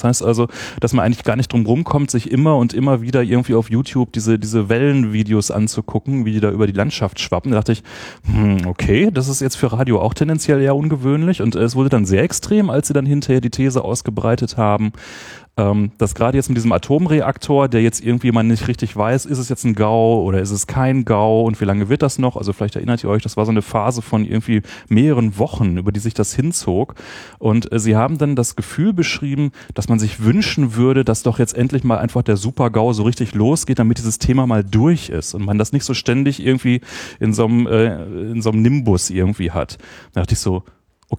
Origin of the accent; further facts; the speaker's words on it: Essen, North Rhine-Westphalia, Germany; moved away as an adult; also born or lived in Göttingen; now in Berlin, Germany; Geboren in Essen, dann direkt nach dem Abi nach Göttingen und dort dann 20 Jahre studiert